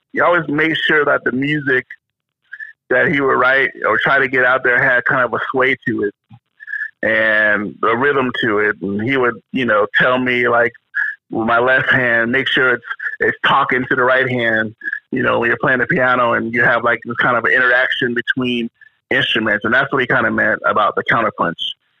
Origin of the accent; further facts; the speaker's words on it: California, United States; also born or lived in Chicago; I was born in Chicago, but I was out in California.